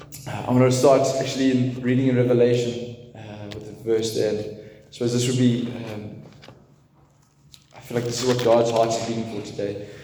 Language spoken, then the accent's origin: English; South Africa; also born or lived in Netherlands; So like I want to say, I'm from the Netherlands, grew up in South Africa, 22.